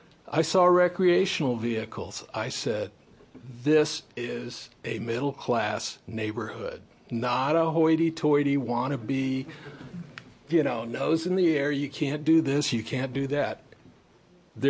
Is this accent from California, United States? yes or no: yes; Santa Barbara, California, United States; now in Coronado, United States; I bought my house on Coronado in the year 2000. I grew up in Santa Barbara